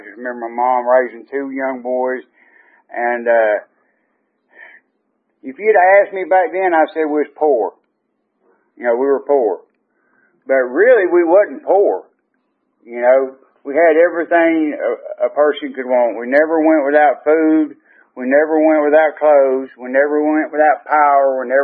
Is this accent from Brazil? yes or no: no; Georgia, United States; born there; But I was born in Hall County, Georgia, about 70 miles north of here.